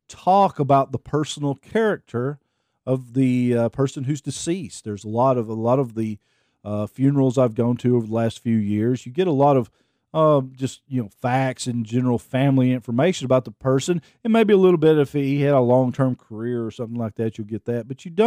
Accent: Alabama, United States; I'm from Northwest Alabama

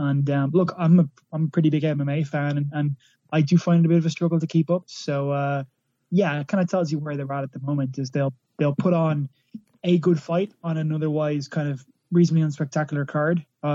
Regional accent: Ireland; now in England, United Kingdom; I'm Irish, but I live in England right now because I'm doing a PhD here.

